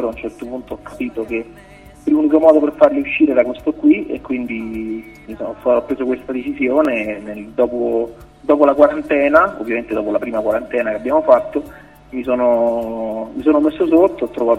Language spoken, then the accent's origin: Italian; Rome, Lazio, Italy; now in Milan, Italy; io sono un romano trapiantato a Milano